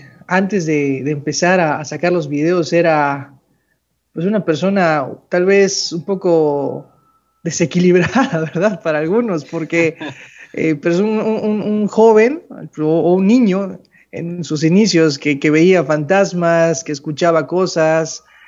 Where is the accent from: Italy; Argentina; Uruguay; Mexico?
Mexico; y más en mi tierra, o sea, en esta región, en el sureste de México